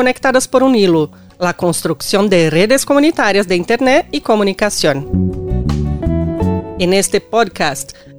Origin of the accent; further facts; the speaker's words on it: Brazil; Soy de Brasil y te acompañaré durante esta temporada.